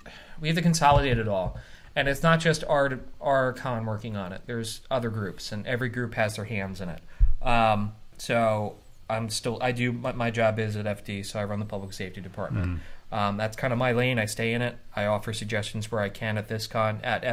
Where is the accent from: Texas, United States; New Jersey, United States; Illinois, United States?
New Jersey, United States; hopefully the state, the other event goes away, and our state, my home state, gets a fresh start, and this event is a good springboard. We want to hand it over to an all-Jersey board.